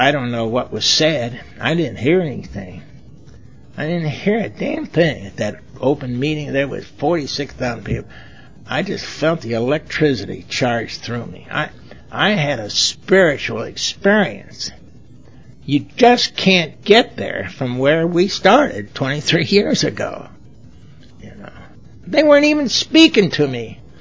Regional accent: Los Angeles, California, United States; now in Charlotte, United States; You know, sometimes I'm from Los Angeles, and I know a lot of people there.

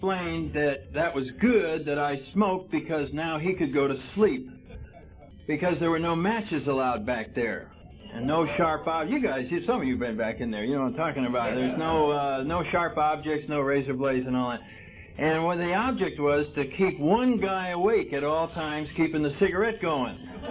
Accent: Connecticut, United States; I come from the East Coast, up in Connecticut, and was brought up there, very conservative parents

